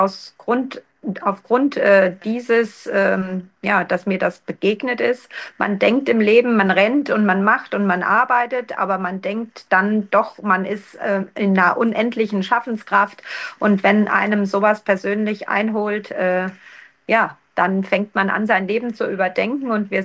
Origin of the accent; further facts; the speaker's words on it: Hesse, Germany; Ich komme aus dem Land Dillkreis. Das ist in Hessen. Bis Kirchen heißt das Örtchen.